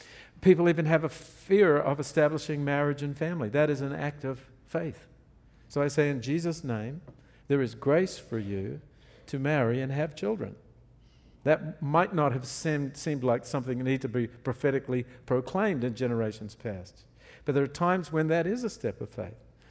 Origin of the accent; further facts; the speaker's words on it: New Zealand; I'm a New Zealander. Our economy was not affected much by those things.